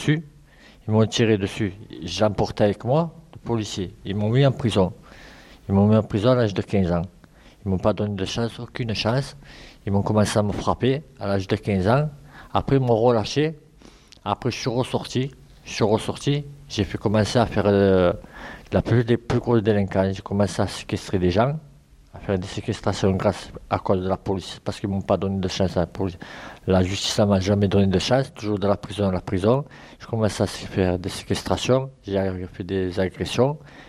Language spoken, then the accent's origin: French; Marseille, Provence-Alpes-Côte d'Azur, France; born there; moi je suis né ici … Je suis venu ici à l'âge de. Je suis né ici à Marseille.